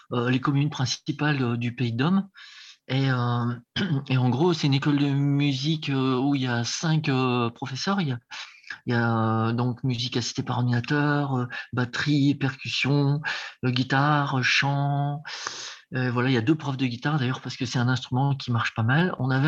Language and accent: French; Lille, Hauts-de-France, France; je suis originaire de Lille à la base